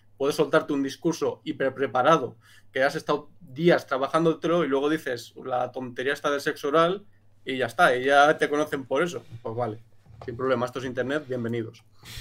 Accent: Spain; Porque soy un español, biológicamente soy español.

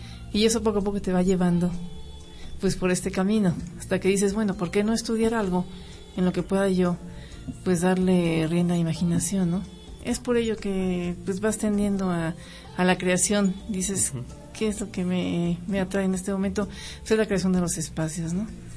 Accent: Pachuca, Hidalgo, Mexico; born there; Yo nací en Pachuca.

